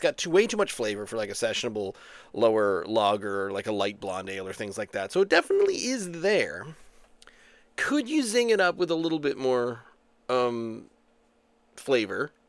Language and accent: English; Czechia; accent: Czech; English is a second language; Pardon me, I have come from the Czech Republic. As you can tell by my very Czech accent.